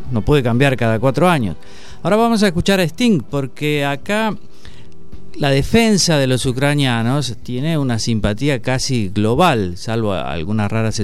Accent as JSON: {"language": "Spanish", "region": "Entre Ríos", "country": "Argentina", "said": "Yo soy de Entre Ríos, siempre hemos tenido admiración por los santafesinos"}